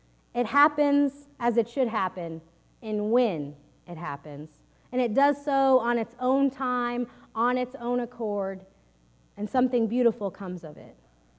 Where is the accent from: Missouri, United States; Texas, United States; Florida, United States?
Texas, United States; As you know, I am a Texan, and I am proud to say that the state flower of Texas is the bluebonnet